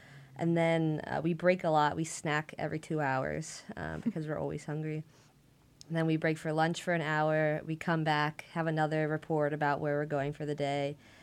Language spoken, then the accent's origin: English; West Chester, Pennsylvania, United States; I'm from Westchester, Pennsylvania, outside of Philadelphia.